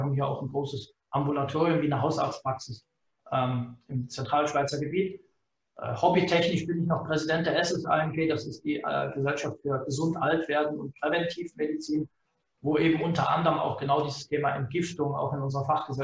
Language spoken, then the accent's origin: German; Germany; now in Switzerland; wie man hört, komme ich aus Deutschland, lebe und arbeite aber jetzt seit über 20 Jahren in der Schweiz.